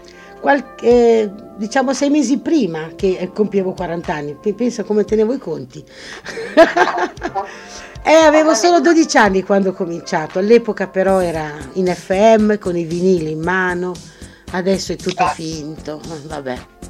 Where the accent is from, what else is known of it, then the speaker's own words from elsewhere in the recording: Crema, Lombardy, Italy; born there; Modestamente sono nata a Crema